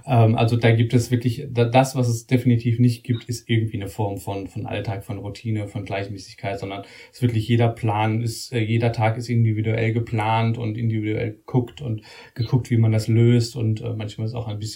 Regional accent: Göttingen, Lower Saxony, Germany; ich komme aus Göttingen, das ist eine mittelgroße Stadt, würde ich mal sagen, jetzt nicht riesig, aber auch nicht wahnsinnig klein.

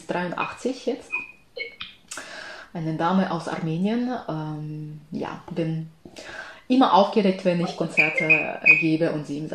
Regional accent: Zaporizhzhia, Zaporizhzhia Oblast, Ukraine; German is a second language; Sie unterrichten in meiner Stadt, in meiner Heimatstadt, Zaporizhzhia.

